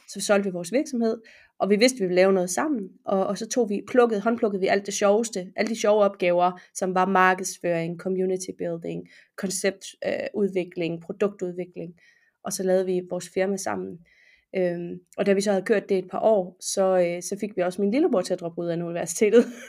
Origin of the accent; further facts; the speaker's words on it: Horsens, Central Denmark Region, Denmark; Og så 3 dage efter flyttede jeg fra Aalborg til Horsens hjem igen